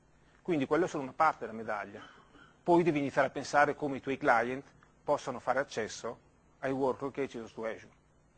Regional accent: Emilia-Romagna, Italy; io vengo dall'Emilia e quindi le abbiamo avute tutte in sequenza

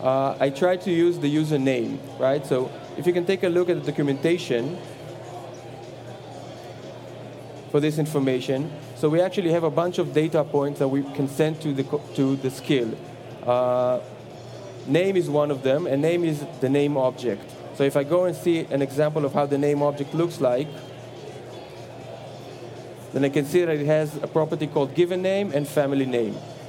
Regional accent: Israel; So I'm from Israel, I'm in Seattle right now, this is pretty far away.

